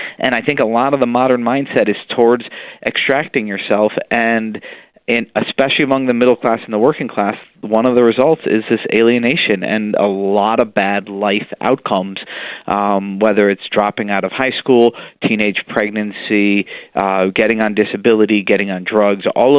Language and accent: English; New York, United States; I'm an Irish Catholic from New York, so where I came from, white people were either Irish or Italian.